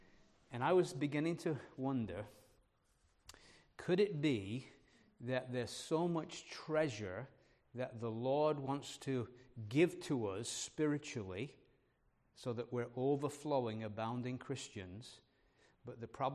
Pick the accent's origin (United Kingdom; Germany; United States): United Kingdom; England; I'm an Englishman. I like soccer.